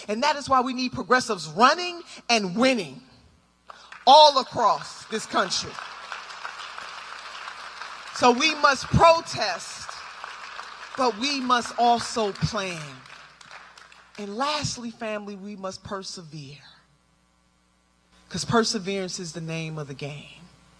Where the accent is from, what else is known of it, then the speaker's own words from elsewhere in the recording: Cleveland, Ohio, United States; I'm the oldest of seven children, and I grew up in Cleveland, Ohio.